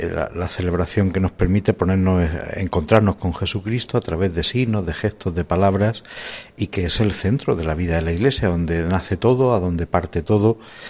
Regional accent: La Orotava, Canary Islands, Spain; vengo de, bueno, en realidad voy a varias parroquias porque soy de La Orotava

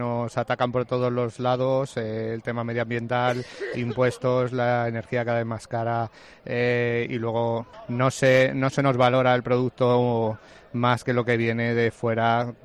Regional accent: La Puebla de Montalbán, Castilla-La Mancha, Spain; De la Puebla de Montalbán.

